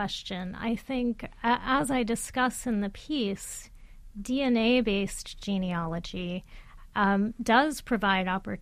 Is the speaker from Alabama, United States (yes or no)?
no; Miami, Florida, United States; And we were growing up in Miami, and our reality simply didn't map onto that.